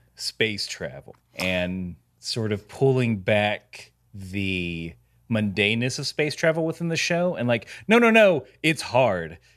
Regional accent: Waycross, Georgia, United States; But he is a native of my hometown, Waycross, Georgia.

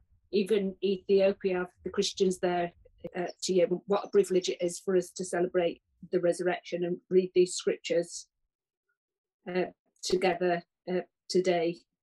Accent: England, United Kingdom; we're from England.

